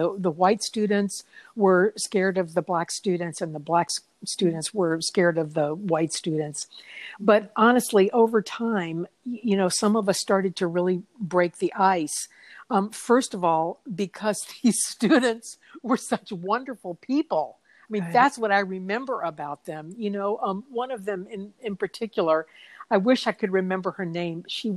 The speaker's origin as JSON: {"language": "English", "town": "Baton Rouge", "region": "Louisiana", "country": "United States", "tie": "born or raised there", "said": "growing up in the Deep South in Baton Rouge, Louisiana, and where I am today."}